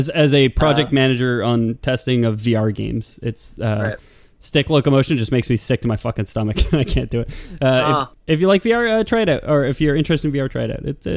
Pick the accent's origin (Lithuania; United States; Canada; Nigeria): Lithuania; Sorry, I'm from Lithuania. That's the expression there. It's in a nutsack.